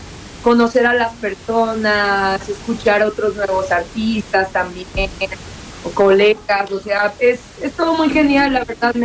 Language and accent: Spanish; Mexico; yo soy mexicana, amo mi país, amo nuestra gente.